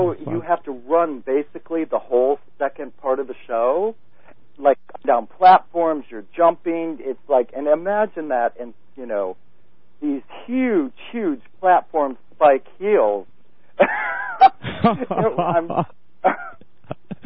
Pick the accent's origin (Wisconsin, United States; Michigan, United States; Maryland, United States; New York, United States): New York, United States; Norwich; born there; now in New York City, United States; Well, no, I'm originally American. I was born in a very, very small town way upstate New York, which is way in the boonies, called Norwich, New York.